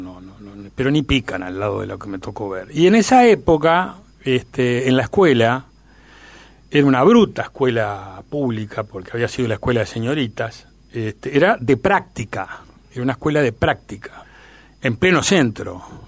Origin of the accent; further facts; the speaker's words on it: Montevideo, Uruguay; Porque nosotros también somos porteños montevideanos.